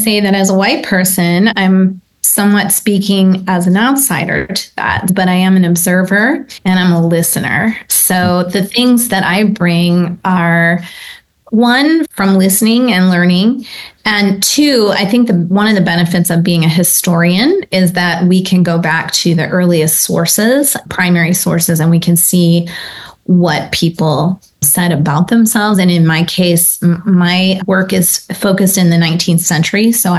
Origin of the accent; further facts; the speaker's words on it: Michigan, United States; I grew up in the Midwestern, upper Midwestern part of the United States, and I was mostly living in the suburbs of Detroit.